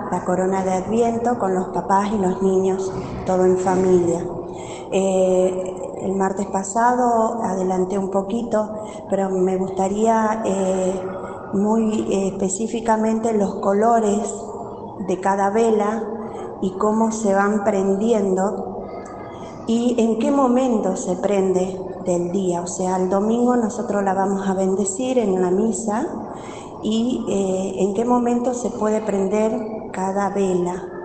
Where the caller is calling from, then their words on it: Rafaela, Santa Fe, Argentina; de Rafaela